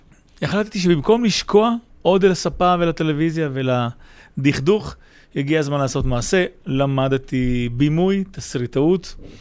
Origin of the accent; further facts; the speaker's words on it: Lod, Central District, Israel; למרות המבטא, אני נולדתי בלוד. יש לי מבטא לודאי כנראה. סתם, אמי מצרפת, אבי מרוקאי